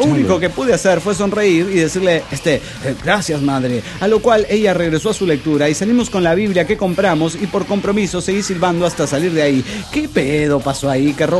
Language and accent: Spanish; Xalapa, Veracruz, Mexico; Estaba yo con un camarada caminando por el centro de la ciudad de Jalapa, capital del estado de Veracruz, México